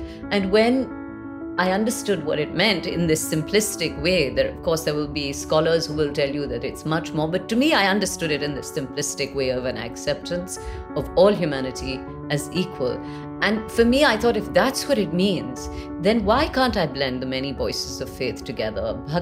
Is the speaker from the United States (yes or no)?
no; India; growing up in the India that I grew up in was fantastic, right?